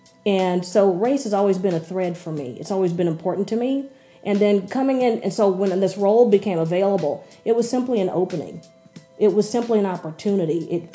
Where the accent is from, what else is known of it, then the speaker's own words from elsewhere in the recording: Houston, Texas, United States; I was born and raised in Houston, Texas.